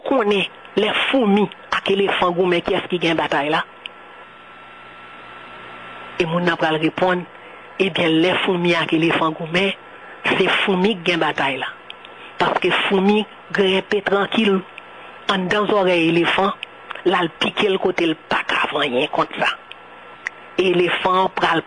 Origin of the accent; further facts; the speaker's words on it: Haiti; pile on est haïtien pis mal passé 1791.